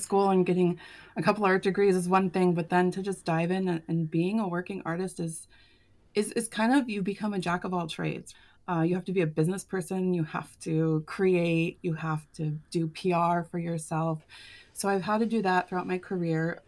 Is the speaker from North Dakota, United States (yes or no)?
yes; Valley City, North Dakota, United States; I was born and raised in North Dakota. Both of my parents met while they were, they met while they were in art school. I was raised on a farm just outside of Valley City, a dairy goat farm, in fact